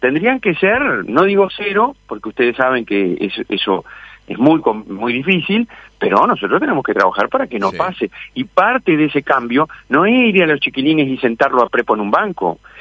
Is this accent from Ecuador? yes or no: no; Tacuarembó, Uruguay; les voy a decir que yo cuando era chico en Tacuarembó